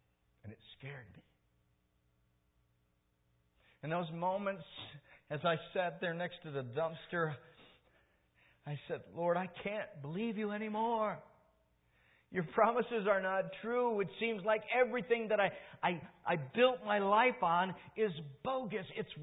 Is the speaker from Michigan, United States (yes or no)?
yes; Michigan, United States; But before I did that, I made a trip out to Michigan, to my hometown.